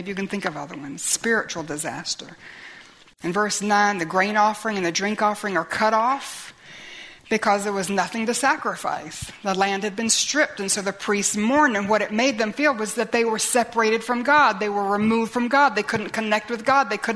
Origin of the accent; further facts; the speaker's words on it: United States; And I think as an American, as we look back on the history of our nation, you know, at my age, we still studied American history in school.